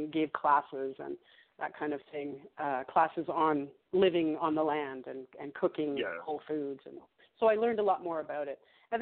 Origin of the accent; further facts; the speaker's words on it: Ontario, Canada; I grew up in Canada, in Northern Ontario, small town that felt big because Thunder Bay is a bigger town amongst a bunch of small towns. I lived in a world where it was very cold all winter and hot in the summer